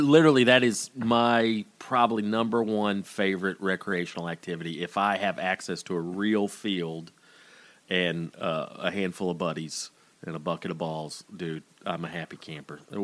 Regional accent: Woodstock, Georgia, United States; I grew up in Woodstock, Georgia, about, I probably lived about 5-6 miles from the Dixie Speedway.

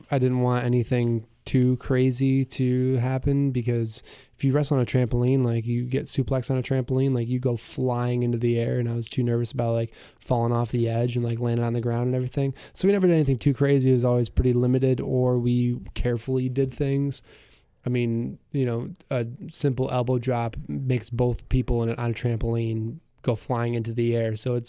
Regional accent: Mexico; I grew up in Mexico.

